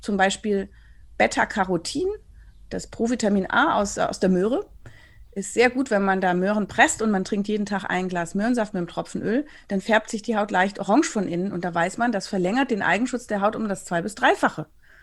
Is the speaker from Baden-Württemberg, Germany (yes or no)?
no; Berlin, Germany; Ich komme hier aus Berlin